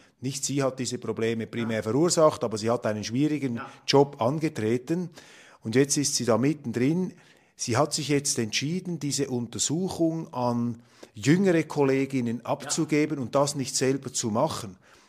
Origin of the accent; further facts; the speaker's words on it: Switzerland; Was ist da vielleicht das Wesentliche, was wir als Schweizer und was die Walliser wissen müssen?